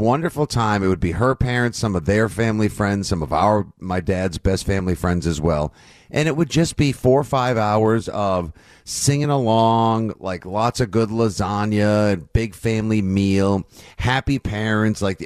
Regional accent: Brainerd, Minnesota, United States; So growing up in Brainerd on the South Shore, our Christmas Eve tradition

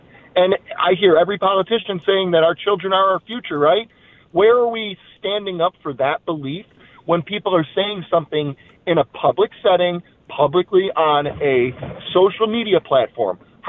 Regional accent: Holland, Michigan, United States; from Holland, not John from Alden.

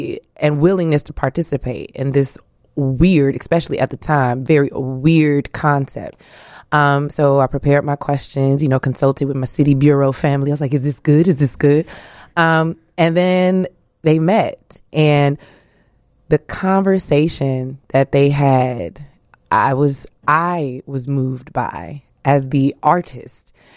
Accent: Inglewood, California, United States; Because, you know, being from Inglewood, growing up in Inglewood...

